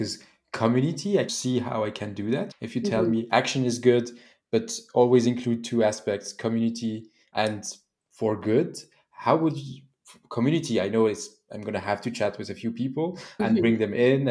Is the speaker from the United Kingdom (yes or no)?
no; Switzerland; So I'm from Switzerland, working in Switzerland, and Switzerland is a bit more conservative.